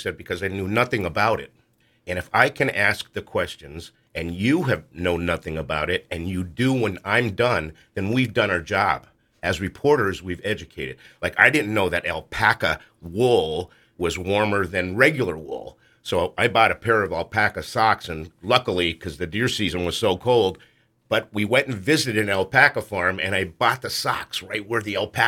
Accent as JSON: {"language": "English", "town": "West Pittston", "region": "Pennsylvania", "country": "United States", "tie": "born or raised there", "said": "But I'm born and raised in West Pittston, Wyoming area graduate, right? Raised my kids there."}